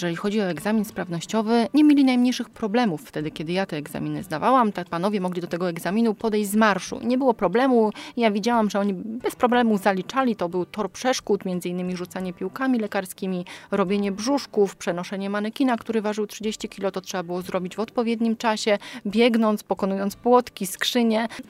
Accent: Kalisz, Greater Poland Voivodeship, Poland; Oczywiście ja chciałam pełnić w Kaliszu, ponieważ jestem stąd, tu mieszkam, tu mam całą rodzinę.

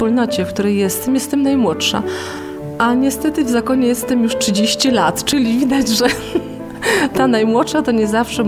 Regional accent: western Poland, Poland; Ja osobiście pochodzę z zachodniej Polski

